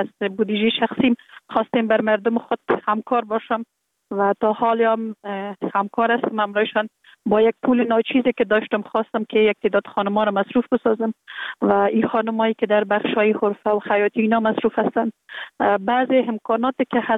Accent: Kabul, Afghanistan; born there; در کابل زندگی میکنم. در کابل متولد شدیم در سال 1363 در یک خانواده روشن فکر، خانواده که از جمله خانواده های اهل معارف کشور بودن متولد شدیم

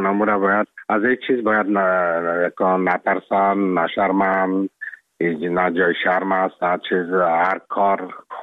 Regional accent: Afghanistan; now in Czech Republic; ما افغان هستم.

